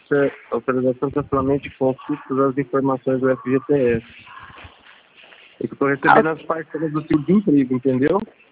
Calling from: Goiânia, Goiás, Brazil; Não, eu falo de Goiânia.

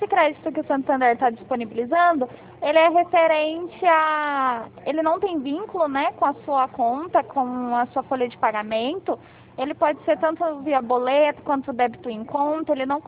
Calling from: Ribeirão Preto, São Paulo, Brazil; Eu aqui de Ribeirão Preto.

